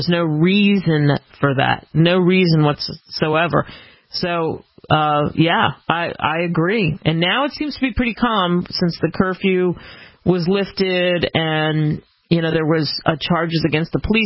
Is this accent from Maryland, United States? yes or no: yes; Maryland, United States; I grew up outside of Baltimore.